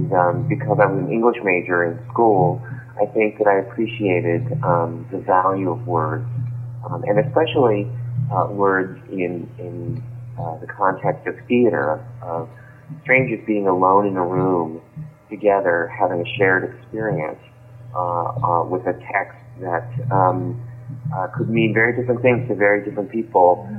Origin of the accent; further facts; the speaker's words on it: San Francisco, California, United States; I grew up in San Francisco, one of nine kids.